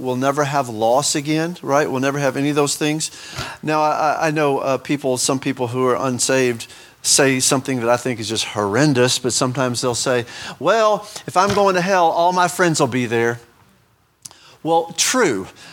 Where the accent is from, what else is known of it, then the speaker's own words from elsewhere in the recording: Oklahoma, United States; born there; I was born in Oklahoma, but I got here as fast as I could. But anyway, being born in Oklahoma, I could never root for the Longhorns.